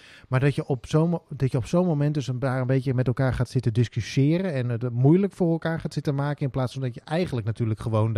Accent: Netherlands; wij denken als Nederlanders dat iedereen het gewoon kan zwemmen.

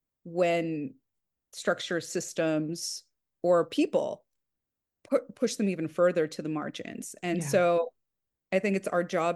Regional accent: California, United States; And I grew up in Southern California I look back at the yearbook and we weren't white dominant

